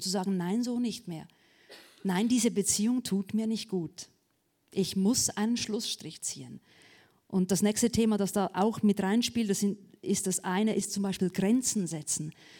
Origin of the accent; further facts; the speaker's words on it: Switzerland; accent: Swiss German; Ich merke gerade, ich rede Hochdeutsch. Ich war 2 Wochen in Deutschland, es ist halt noch nicht umgestellt irgendwie. Ich kann ja auf Schweizerdeutsch wieder machen.